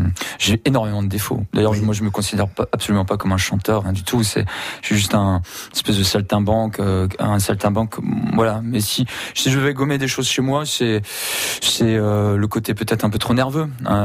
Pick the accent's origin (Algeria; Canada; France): France; Hagenthal-le-Bas, Grand Est; Ben moi je viens d'Aguenthal-le-Bas, donc c'est dans le Sungo, tu vois, entre Saint-Louis et Ferret.